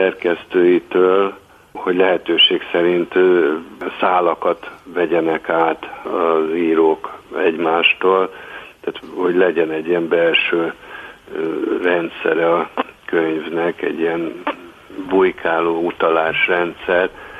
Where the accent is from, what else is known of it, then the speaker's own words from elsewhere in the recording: Budapest, Hungary; elég elkötelezett budapesti vagyok